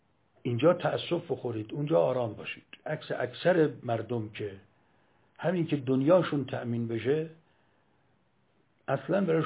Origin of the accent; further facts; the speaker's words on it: Iran; وقتی فهمید خب ما ایرانی هستیم